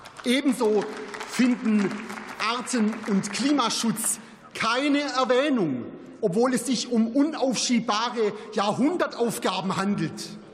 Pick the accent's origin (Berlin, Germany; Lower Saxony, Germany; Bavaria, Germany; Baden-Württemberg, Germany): Baden-Württemberg, Germany; Risse kennzeichnen im besten Falle Scheunen und alte Bauernhäuser in meiner Heimat im oberen Donautal.